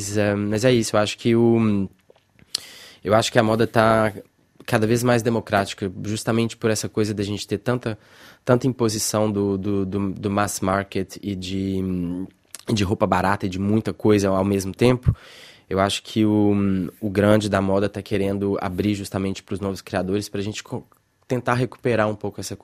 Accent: Belo Horizonte, Minas Gerais, Brazil; Eu sou de Belo Horizonte, por isso que tem muita renda, tem muita inspiração da moda mineira nas minhas coisas.

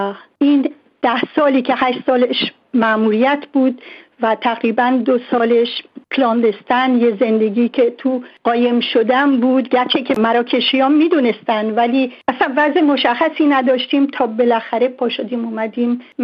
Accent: Tehran, Tehran Province, Iran; also born or lived in Abadan; من آبادان دنیا آمدم، خیلی خیلی زبدره چند داره سال پیش، منتها بزرگ شده تهران هستم

